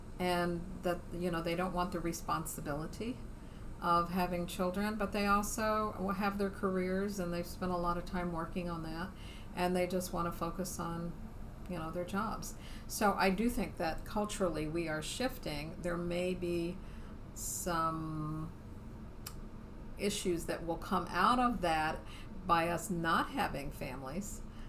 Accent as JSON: {"language": "English", "region": "Indiana", "country": "United States", "tie": "born or raised there", "also_born_or_lived": "Mississippi / Arkansas", "said": "I mean, I grew up in Indiana. I moved south. I lived in Mississippi and Arkansas as a teenager, and then moved back north again."}